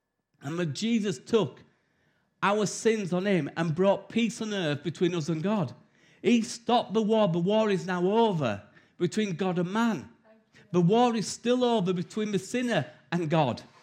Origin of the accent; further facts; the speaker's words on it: Wakefield, Yorkshire and the Humber, United Kingdom; moved away; also born or lived in Huddersfield; I come from Wakefield originally. And I moved to Huddersfield.